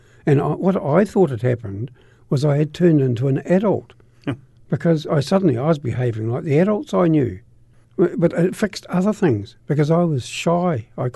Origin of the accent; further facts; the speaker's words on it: Dunedin, Otago, New Zealand; also born or lived in Christchurch; I originally was born in Christchurch, but my family left here before I was I can remember. I don't remember being here. And so we were down in Brighton, Dunedin.